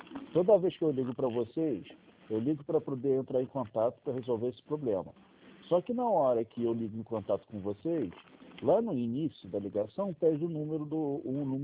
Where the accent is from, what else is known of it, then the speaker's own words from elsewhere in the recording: Petrópolis, Rio de Janeiro, Brazil; Eu sou da região serrana do Rio de Janeiro.